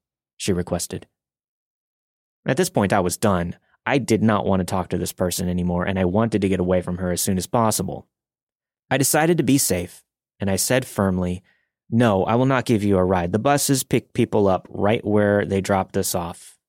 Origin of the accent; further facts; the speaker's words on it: New York City, New York, United States; I'm from New York City, and I'm used to seeing crazy things.